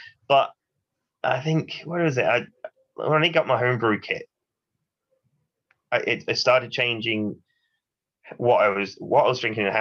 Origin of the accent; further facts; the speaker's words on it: England, United Kingdom; being an English boy, I grew up, you know, sort of drinking pretty shit lagers and cider in the mainstream bars at the cricket club